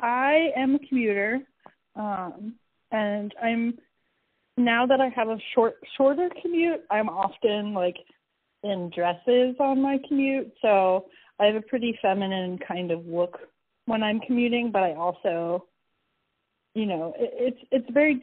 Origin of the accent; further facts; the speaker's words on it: North Hills, Pennsylvania, United States; I'm from the North Hills originally, but I did go to school in New York City and then ended up back here in good old Allegheny County.